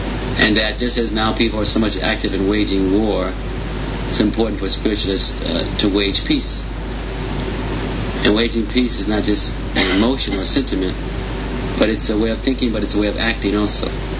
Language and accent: English; United States; Before I start working more in America, I'm American, but before I start doing more things here, and I'm just gradually getting back into America